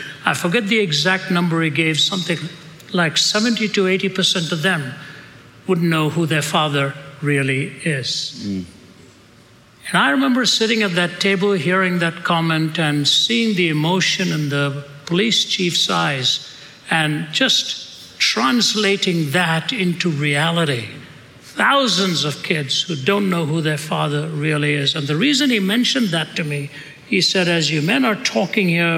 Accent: Delhi, India; also born or lived in Chennai; I was raised in India the first 20 years of my life. I was born in the south in Chennai, where the language is Tamil. I was raised in the north in Delhi, where the language is Hindi.

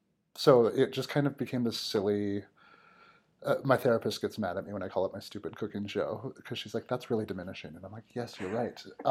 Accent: Minnesota, United States; The Midwest, from Minnesota.

